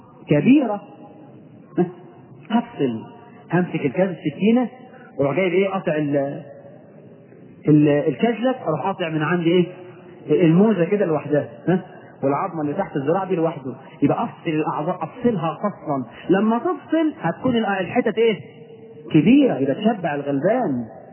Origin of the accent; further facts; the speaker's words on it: Egypt; احنا كمصريين